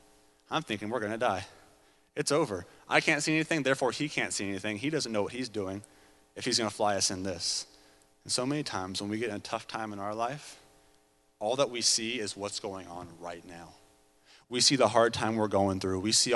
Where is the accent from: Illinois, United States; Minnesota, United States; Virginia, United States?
Virginia, United States; also born or lived in Seattle, United States; I was born there. I lived there for like a year, and my parents moved me back to Virginia. And I grew up there in Virginia my entire life